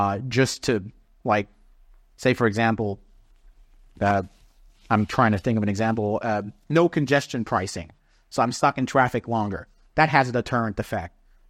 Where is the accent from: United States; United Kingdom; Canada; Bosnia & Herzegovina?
Canada; I'm Canadian. Yeah. Right? So I'm one of those rednecks.